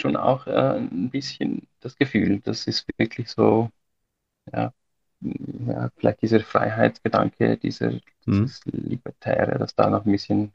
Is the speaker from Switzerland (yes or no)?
yes; Switzerland; Ich komme aus der Schweiz.